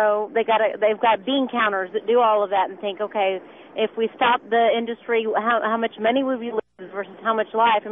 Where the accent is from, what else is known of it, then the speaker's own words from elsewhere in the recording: Texas, United States; I'm calling from Houston, Texas.